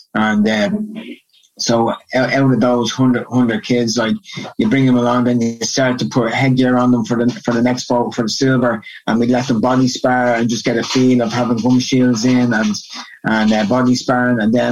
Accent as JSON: {"language": "English", "town": "Dublin", "region": "Leinster", "country": "Ireland", "tie": "born or raised there", "said": "I'm from originally from Kilmarnock and Talla. Which is on the south side, more west side of Dublin. And I lived there until I was about 12. And I moved over the north side to Portmarnock."}